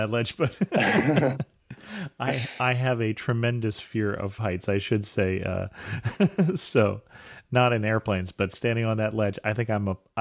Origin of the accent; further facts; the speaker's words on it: Omsk, Omsk Oblast, Russia; since I'm from Omsk, Russia, the western part of the Siberia.